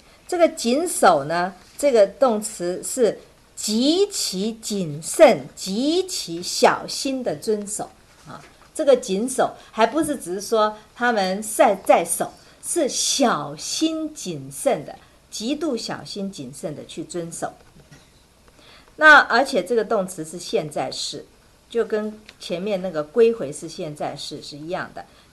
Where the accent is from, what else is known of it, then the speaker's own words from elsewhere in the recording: China; 他们跟我们中国人一样有阴历、我们中国人的历就叫做阴历